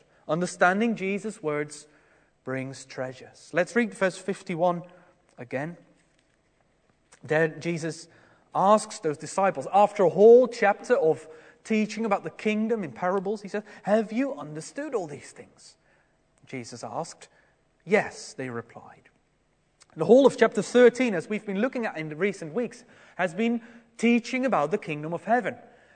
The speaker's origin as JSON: {"language": "English", "country": "Netherlands", "tie": "born or raised there", "said": "There was, in my hometown in the Netherlands, a small town, there was a very famous cyclist."}